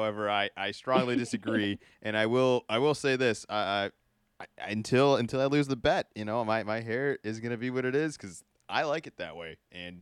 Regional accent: East Coast, United States; And then my friends I grew up with on the East Coast, they do.

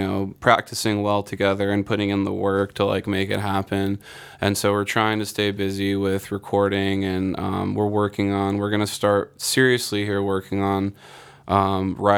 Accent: California, United States; we did. We grew up in North County

